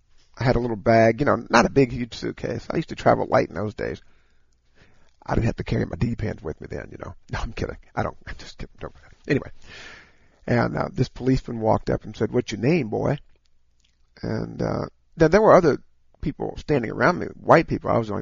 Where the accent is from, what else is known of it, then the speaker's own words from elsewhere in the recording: Kentucky, United States; just from my perspective, growing up in Kentucky, this is what I experienced, okay?